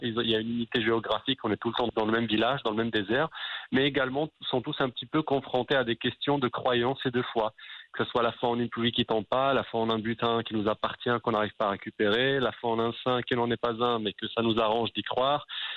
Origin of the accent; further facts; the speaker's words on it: Marrakesh, Marrakesh-Safi, Morocco; Je suis non seulement enfant du pays, mais moi, je suis enfant du pays. J'habite à Marrakech